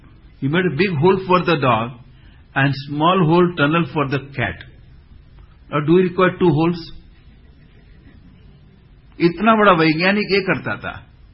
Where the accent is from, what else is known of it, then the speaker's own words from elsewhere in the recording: Mumbai, Maharashtra, India; यहां मैं थोड़े दिन के लिए बंबई में ठहरा हूं, मैं बंबई आऊं ना, मैं बंबई में बड़ा हुआ हूं